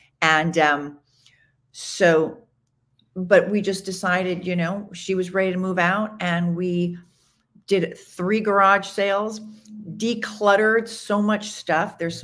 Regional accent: Long Island, New York, United States; I mean, I'm originally from Long Island. I went to NYU, but I never lived in Manhattan.

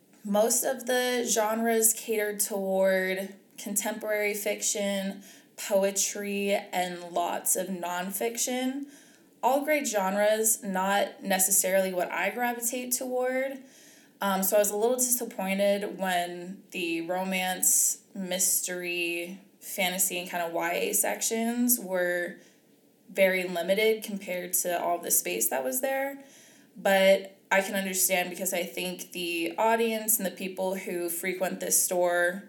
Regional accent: East Coast, United States; so I grew up on the East Coast, and pretty much everybody I know is on the East Coast

